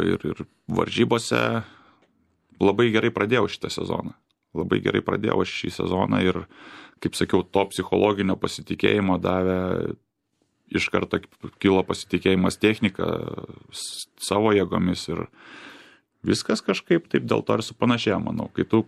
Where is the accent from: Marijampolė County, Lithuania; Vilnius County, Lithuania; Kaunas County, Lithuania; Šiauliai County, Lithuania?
Kaunas County, Lithuania; Vilkija; Taip, aš iš Vilkijos